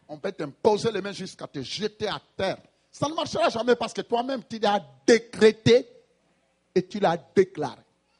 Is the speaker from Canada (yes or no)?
yes; Canada; moi je viens du Canada, je viens de loin